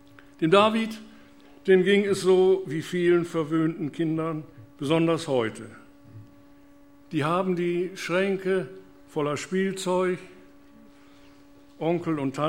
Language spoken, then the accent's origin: German; Lower Saxony, Germany; Die Gemeinde damals war 20 Kilometer entfernt in Leer in Ostfriesland